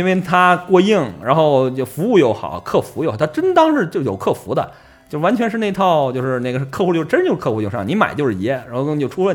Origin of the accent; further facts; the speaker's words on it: China; 就是更适合我们就是中国人的习惯和手型了。